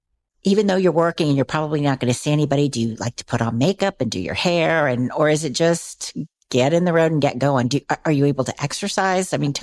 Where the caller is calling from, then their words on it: Maryland, United States; And I'm speaking to you from a place in Maryland.